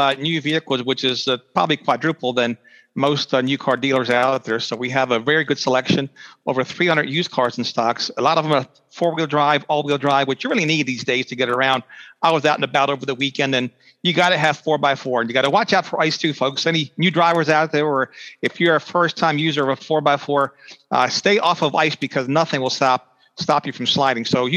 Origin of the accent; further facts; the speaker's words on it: United States; I'd rather see home runs. I'm an American. I like scoring.